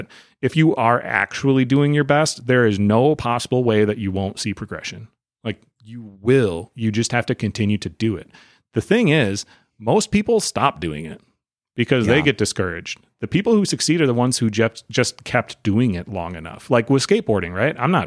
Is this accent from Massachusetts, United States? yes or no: no; Wisconsin, United States; I want people to remember I'm from Wisconsin.